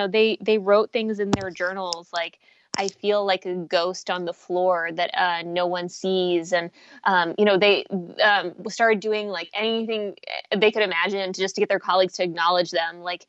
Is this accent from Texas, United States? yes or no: yes; Midland, Texas, United States; also born or lived in Russia; I'm a Russian Jewish refugee, and I grew up in Midland, Texas, which is in far west Texas.